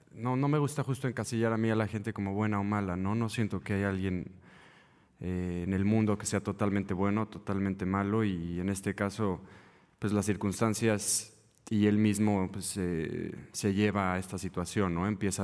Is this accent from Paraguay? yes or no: no; Mexico; y yo también crecí en México, ¿no?